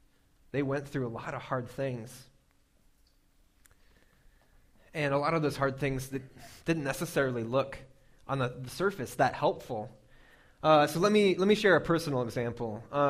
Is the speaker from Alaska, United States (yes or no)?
yes; Alaska, United States; because I grew up in Alaska, and so there's not a lot of freeways going into Alaska.